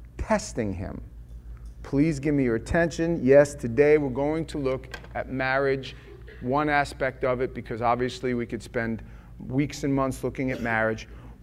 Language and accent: English; New York City, New York, United States; I grew up in Manhattan a lot of my life.